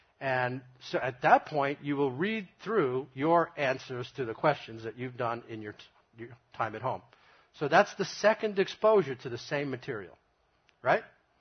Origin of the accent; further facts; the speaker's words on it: Brooklyn, New York, United States; number one, I come from Brooklyn, that's where he's from.